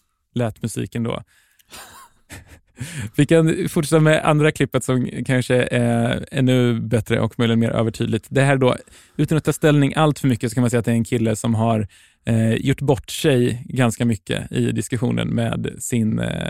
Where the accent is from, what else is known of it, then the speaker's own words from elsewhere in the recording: Östergötland, Sweden; jag är från Östergötland